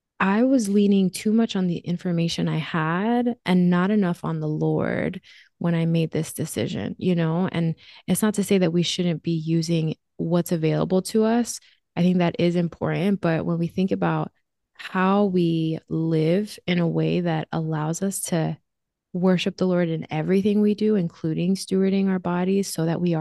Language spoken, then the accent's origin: English; Northeast, United States; I'm from the Northeast.